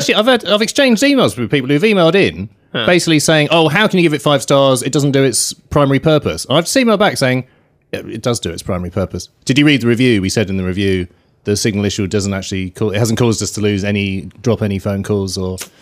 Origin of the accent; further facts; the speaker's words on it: England, United Kingdom; and being English, I have to support, I have to warm to the underdog.